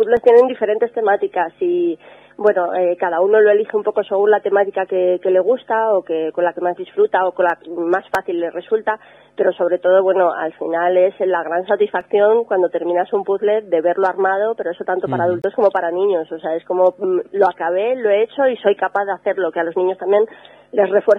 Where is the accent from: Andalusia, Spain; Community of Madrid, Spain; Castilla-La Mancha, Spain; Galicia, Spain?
Community of Madrid, Spain; Madrid; Yo tampoco soy de Ávila, soy de Madrid, lo que pasa es que veraneo en un pueblo de Ávila, el pueblo de mis padres